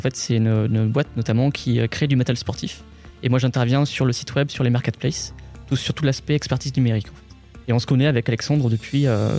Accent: Bordeaux, Nouvelle-Aquitaine, France; Moi, je viens de Bordeaux à la base

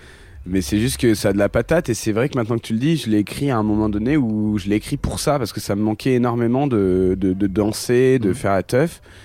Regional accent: South-East, France; Moi, je suis plutôt un mec du Sud-Est, donc enfin, je viens du Sud-Est.

